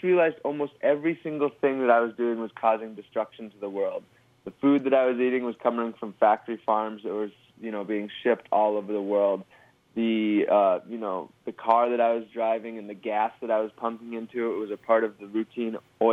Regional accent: Wisconsin, United States; moved away as an adult; I spent the first 23 years of my life in Wisconsin, growing up in the North Woods

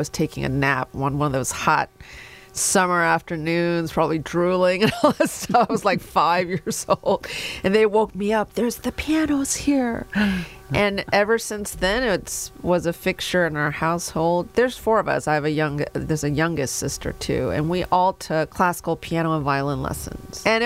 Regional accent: Houston, Texas, United States; born there; also born or lived in Columbus, Ohio; But she followed him out here, and I was born in Houston, Texas, not too much longer after. And we lived in Columbus, Ohio for a few years, actually

